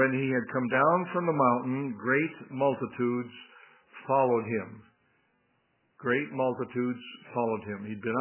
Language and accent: English; Beamsville, Ontario, Canada; Calvary Church in my hometown of Beamsville. Beamsville, by the way, is on some maps.